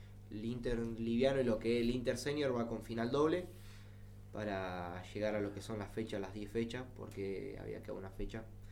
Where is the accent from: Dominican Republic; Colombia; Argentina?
Argentina; Santa Fe; hoy en día la mayoría somos todos de Santa Fe